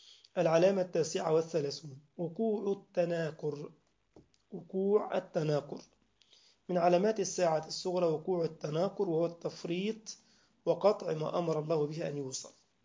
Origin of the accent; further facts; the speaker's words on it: Egypt; بيسموها سكسوكة عندنا في مصر